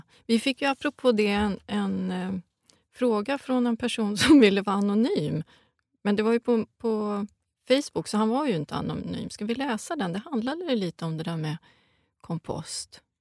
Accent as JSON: {"language": "Swedish", "region": "Southwest Finland", "country": "Finland", "tie": "born or raised there", "said": "Så där lever jag lite ner på Öland. Då återskapar jag det här som jag var uppvuxen med där på Åbolands skärgård."}